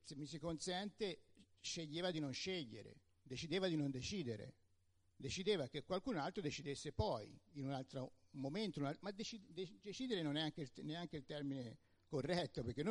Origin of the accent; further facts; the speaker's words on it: Peccioli, Tuscany, Italy; io vengo da Peccioli, potrei fare la stessa operazione, nel senso, siamo comuni piccoli